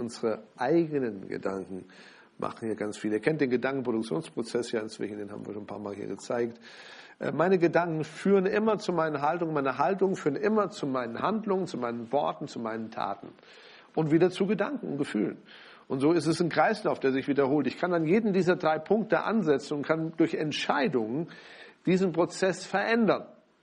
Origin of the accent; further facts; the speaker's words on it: Germany; Dann müssen wir doch drüber reden, wir sind doch Deutsche, wir müssen über all das reden, was negativ läuft.